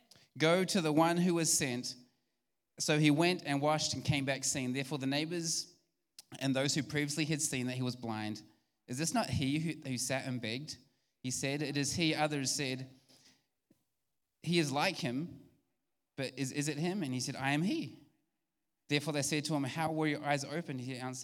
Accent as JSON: {"language": "English", "country": "New Zealand", "said": "I'm from New Zealand."}